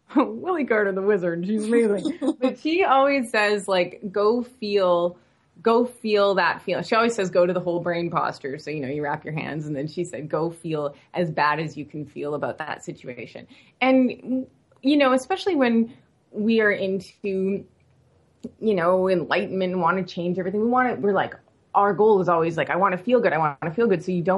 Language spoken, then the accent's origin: English; Vancouver, British Columbia, Canada; now in Los Angeles, United States; because I'm from Vancouver where, you know, you have pretty moody weather there.